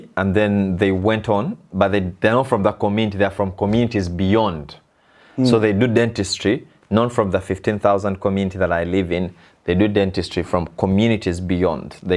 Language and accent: English; Uganda; English is a second language; I am a medical clinician by profession, and I am from Africa, a country called Uganda.